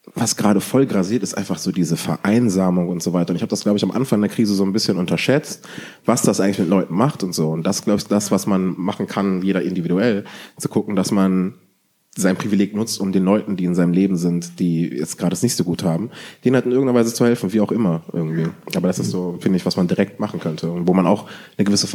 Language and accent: German; Cologne, North Rhine-Westphalia, Germany; ich komme eigentlich aus Köln, war letztens in Köln bei meiner Familie.